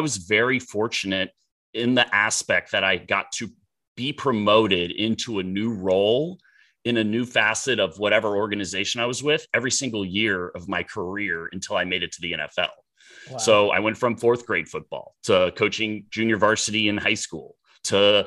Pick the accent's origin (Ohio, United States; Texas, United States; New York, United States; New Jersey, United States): Texas, United States; Dallas; Always loved football growing up in Dallas, Texas, during a time when the Dallas Cowboys were actually a good football team